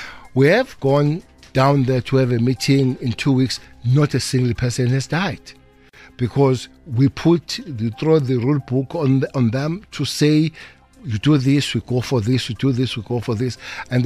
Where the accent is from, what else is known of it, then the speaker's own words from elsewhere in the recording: South Africa; I'm a South African. I'm a South African.